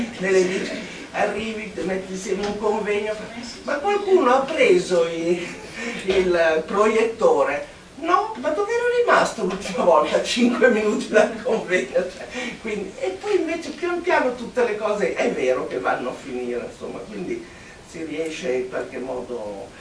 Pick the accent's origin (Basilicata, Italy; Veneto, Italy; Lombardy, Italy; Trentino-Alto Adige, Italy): Lombardy, Italy; Milan; Io da milanese